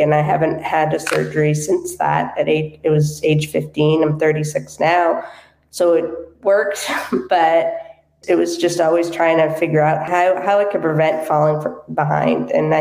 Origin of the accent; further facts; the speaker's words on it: Boston, Massachusetts, United States; So I grew up in the Boston area.